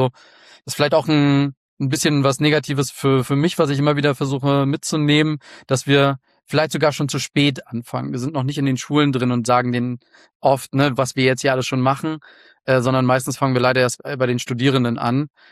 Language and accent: German; Mecklenburg-Vorpommern, Germany; Also ich bin auf Rügen aufgewachsen und habe dann relativ früh so nach dem Abi gemerkt, ich will irgendwo anders hin